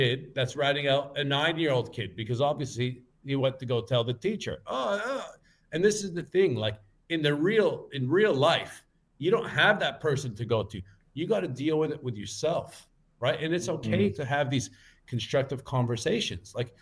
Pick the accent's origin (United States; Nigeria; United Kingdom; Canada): Canada; Actually, I'm from Canada.